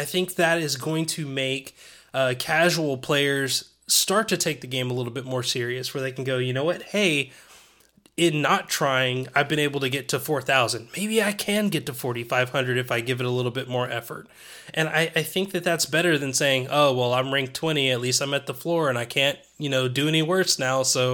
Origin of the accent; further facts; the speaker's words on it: Knoxville, Tennessee, United States; tournaments being held in my home state of Tennessee, you know, in Knoxville where I grew up